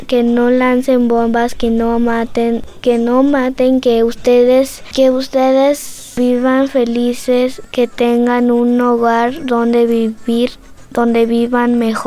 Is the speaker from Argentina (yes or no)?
no; San Miguel Tzinacapan, Puebla, Mexico; soy de San Miguel Tzinacapan.